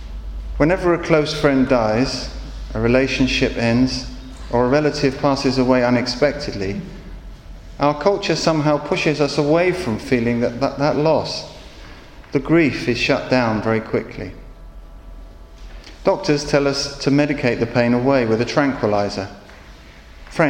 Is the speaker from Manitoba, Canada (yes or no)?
no; Vancouver, British Columbia, Canada; when the airplane had landed in my hometown of Vancouver